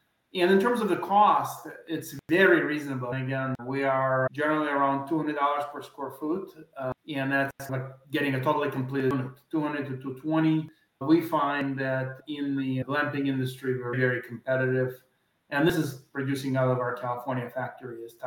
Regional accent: Ukraine; I'm myself from Ukraine and I've been around the world.

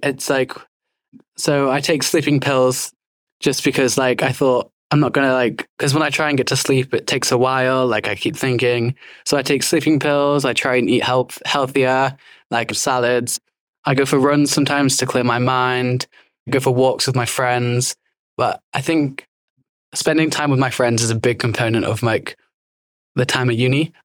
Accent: Isle of Man; I'm from the Isle of Man. I go to the University of Leeds and I study French and philosophy.

